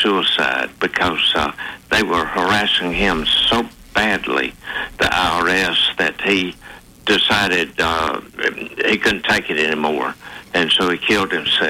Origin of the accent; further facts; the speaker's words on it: Alabama, United States; A family that I grew up with up in North Alabama